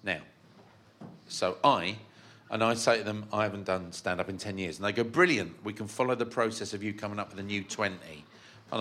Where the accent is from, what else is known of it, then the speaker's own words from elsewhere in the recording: London, United Kingdom; I'm from London.